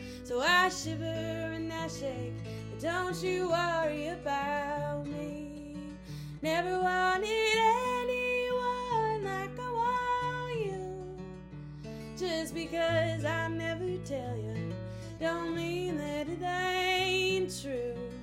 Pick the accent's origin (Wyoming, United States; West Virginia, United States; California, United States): West Virginia, United States; Shepherdstown; I grew up in Shepherdstown, West Virginia, which is the same place where my mom grew up, one town over from where my dad grew up